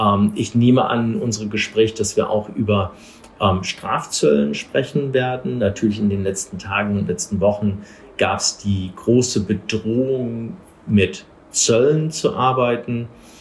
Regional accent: England, United Kingdom; also born or lived in Germany; für mich als Amerikaner, der viel Zeit in Deutschland verbracht hat und in England aufgewachsen ist

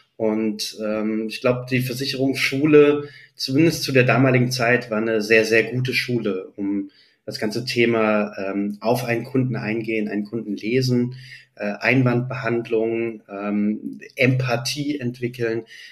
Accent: Marburg, Hesse, Germany; in Marburg, wo ich herkomme

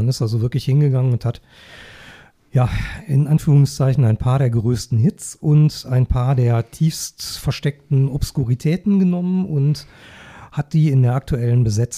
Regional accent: Gelsenkirchen, North Rhine-Westphalia, Germany; auch wenn wir beide mittlerweile außerhalb des Ruhrgebiets wohnen, kommen wir ja beide mitten aus dem Pott, ich aus Gelsenkirchen

